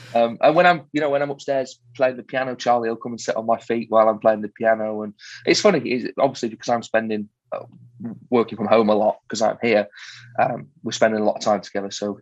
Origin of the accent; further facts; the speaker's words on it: Crewe, North West England, United Kingdom; My family, I still live in Crewe, right? I've worked the Crewe Lyceum, my hometown theatre, last year.